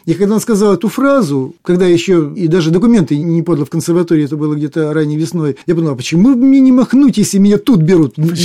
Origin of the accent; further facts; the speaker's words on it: Zhytomyr, Zhytomyr Oblast, Ukraine; born there; Я родился в маленьком украинском городе Житомире.